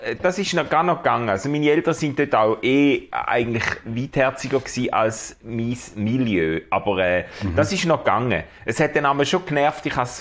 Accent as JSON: {"language": "German", "region": "Schaffhausen", "country": "Switzerland", "said": "Das ist doch inspirierend gewesen für mich als Schaffhauser Cityboy."}